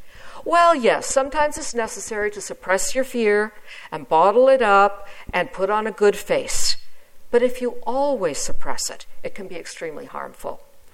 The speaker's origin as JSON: {"language": "English", "region": "England", "country": "United Kingdom", "tie": "born there", "said": "I was born in England."}